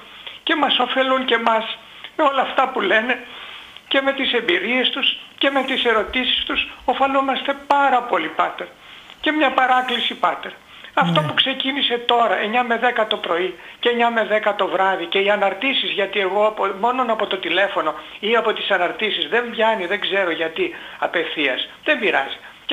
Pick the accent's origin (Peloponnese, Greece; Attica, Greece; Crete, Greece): Attica, Greece; Athens; είμαι από την Αθήνα